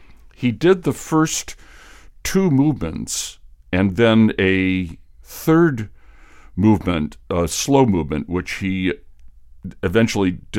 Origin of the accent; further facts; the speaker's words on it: United States; just from a historical perspective as an American